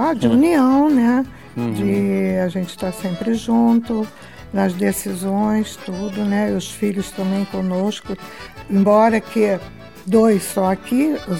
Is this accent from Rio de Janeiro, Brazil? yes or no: yes; Rio de Janeiro, Brazil; Imagina, eu vim do Rio de Janeiro e ia puxar água no poço.